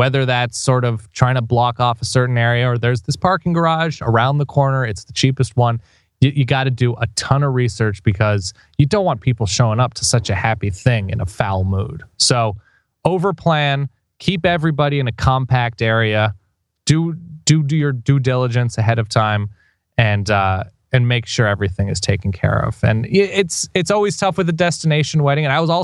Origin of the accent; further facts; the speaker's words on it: California, United States; I'm from Southern California.